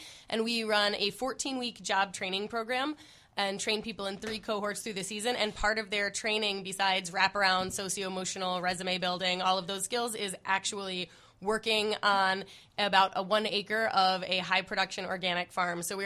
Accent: New York, United States; now in Chicago, United States; I guess I speak with a little bias because I moved to Chicago from New York.

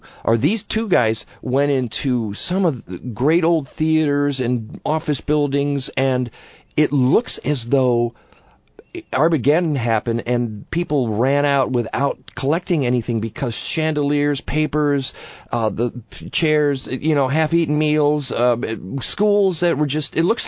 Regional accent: Madison Heights, Michigan, United States; also born or lived in Detroit; I put that my hometown was Madison Heights, Michigan. because that's where my formative years were. But I was actually born in Detroit

